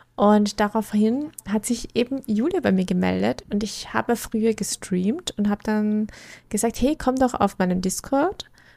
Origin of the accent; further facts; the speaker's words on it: Vienna, Austria; ich komme aus Österreich.